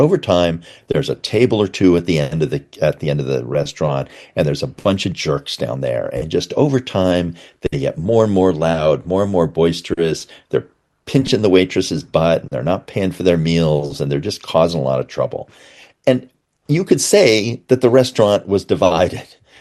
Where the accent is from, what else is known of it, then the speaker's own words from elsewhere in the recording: Berkeley, California, United States; I'm from Berkeley. I worked in the alternative press.